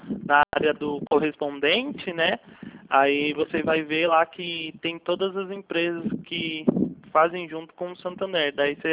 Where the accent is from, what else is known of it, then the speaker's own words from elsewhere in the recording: Bragança Paulista, São Paulo, Brazil; Eu sou aqui de Bragança Paulista.